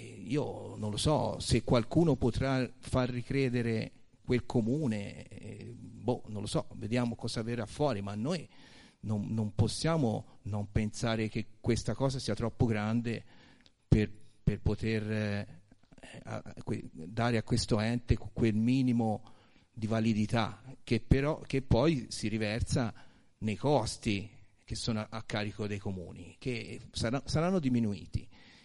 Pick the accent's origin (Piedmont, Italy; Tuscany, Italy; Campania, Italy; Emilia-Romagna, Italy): Tuscany, Italy; Buti; io vengo dal comune di Buti, Calcinaia, Palaia, eccetera